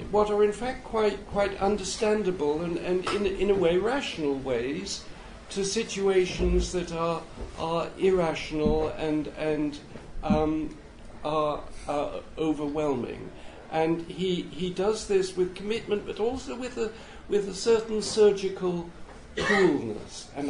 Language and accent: English; United Kingdom; Well, reading it as a foreign reader, and specifically as a British reader, what was very striking for me